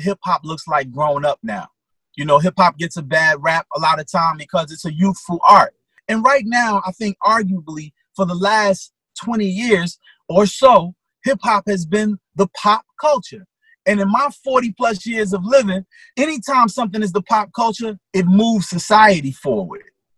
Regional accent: Newark, New Jersey, United States; I'm going to reflect on who I was growing up in Newark, New Jersey then and who I am in Newark, New Jersey now.

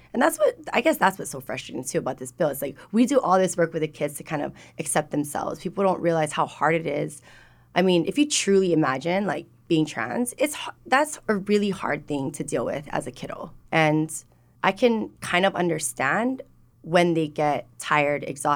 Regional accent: Hawaii, United States; Like, even being born and raised in Hawaii and, like, having the mahu culture, like, I still just had so much fear

